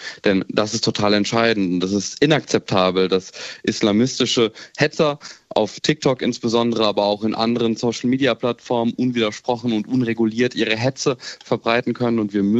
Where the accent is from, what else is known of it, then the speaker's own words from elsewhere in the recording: Offenbach, Hesse, Germany; Sie haben es gesagt, ich komme aus Offenbach